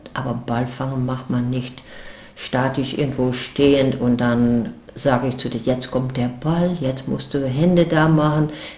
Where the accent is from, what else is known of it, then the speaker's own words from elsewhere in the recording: Netherlands; German is a second language; moved away as an adult; now in Leuven, Belgium; Ich komme aus Holland, arbeite aber in Belgien seit 10 Jahren an der Uni in Leuven, habe meine Ausbildung aber in Holland gehabt.